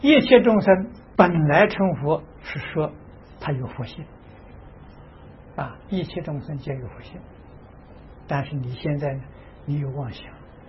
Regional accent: Anhui, China; 最近这个安徽，我老家那边有两个年轻人啊，给我打电话

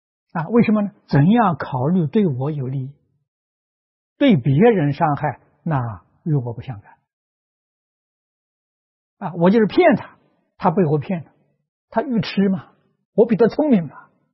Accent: China; 我们中国人不如，比不上他。

